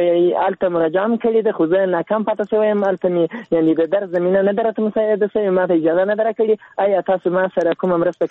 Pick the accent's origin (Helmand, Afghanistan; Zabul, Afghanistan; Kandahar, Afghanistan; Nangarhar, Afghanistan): Zabul, Afghanistan; now in Ghazni, Afghanistan; دا چې زه د زابل يم دلته وسېرم دلته غزنی کې د ورځې په یو کار مصروف یم